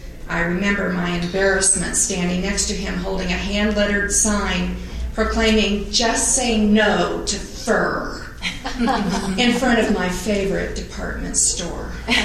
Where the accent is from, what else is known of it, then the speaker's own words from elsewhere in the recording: Phoenix, Arizona, United States; from Phoenix, Arizona.